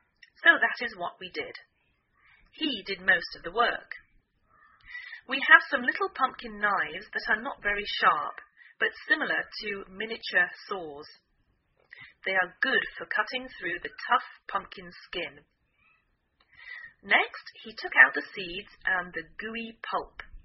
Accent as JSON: {"language": "English", "region": "England", "country": "United Kingdom", "lives_now": "United States", "said": "I'm English,I live in the northwest of the United States"}